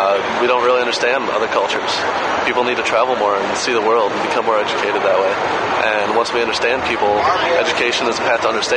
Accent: Buffalo, New York, United States; and also I grew up in Buffalo. It's kind of a declining blue-collar town, just like a lot of cities in the nation

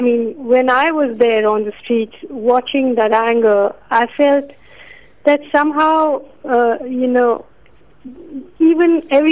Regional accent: India; I felt, as an Indian, I felt, it was a moral obligation of a kind on my part

